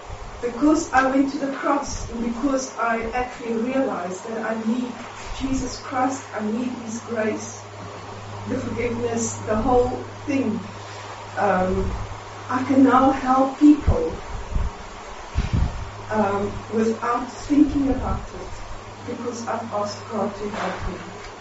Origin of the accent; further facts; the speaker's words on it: South Africa; I'm from South Africa.